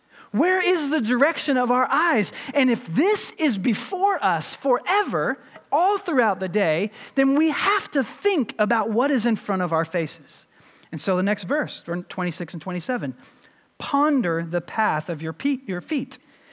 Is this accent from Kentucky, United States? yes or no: yes; Louisville, Kentucky, United States; I grew up in Louisville, Kentucky. It sits right on the river